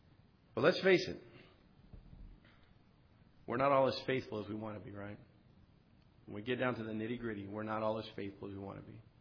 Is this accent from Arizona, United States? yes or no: yes; Phoenix, Arizona, United States; And I actually had a person who asked me when he found out I was from Phoenix, do people in Phoenix still like ride horses and stuff?